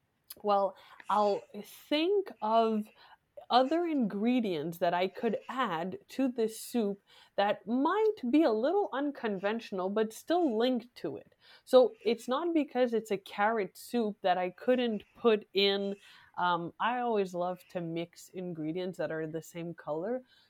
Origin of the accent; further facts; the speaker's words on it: Quebec, Canada; I'm from the East Coast and the French Canadian province of Canada